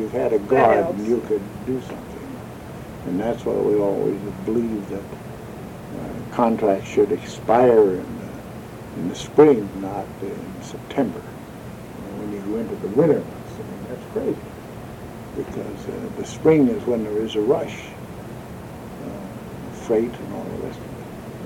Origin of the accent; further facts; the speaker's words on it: Tacoma, Washington, United States; I grew up in Tacoma.